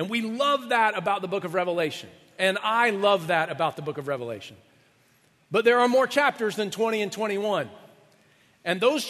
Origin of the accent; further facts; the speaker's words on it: Atlanta, Georgia, United States; I didn't live in the woods with just a banjo. It was, I lived in the Atlanta area, but growing up